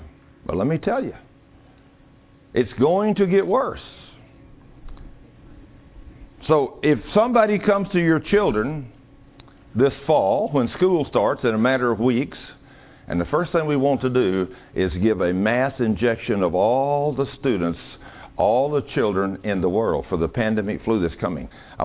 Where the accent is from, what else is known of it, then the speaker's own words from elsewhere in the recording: United States; I'm a legal citizen. I'm an American citizen of the United States, and I have paid my taxes all these years.